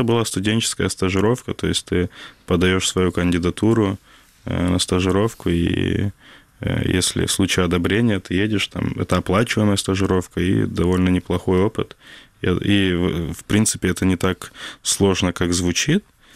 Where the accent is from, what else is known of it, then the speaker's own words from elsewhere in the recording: Crimea, Ukraine; я после переезда из Крыма, не переезда, но временное, скажем так, на обучение, когда выехал в Киев, у меня обострилась моя крымско-татарскость